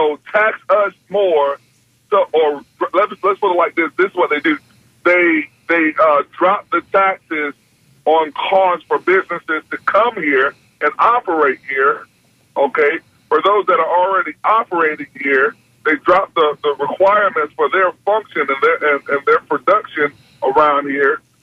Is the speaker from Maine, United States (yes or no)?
no; Tampa, Florida, United States; now in Riverview, United States; I'm in Riverview, but I'm from Tampa, fifth generation.